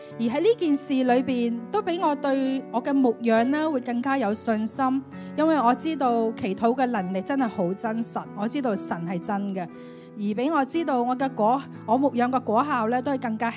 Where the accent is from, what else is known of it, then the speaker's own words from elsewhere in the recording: China; born there; 因為呢我出生在中國大陸一個的小漁村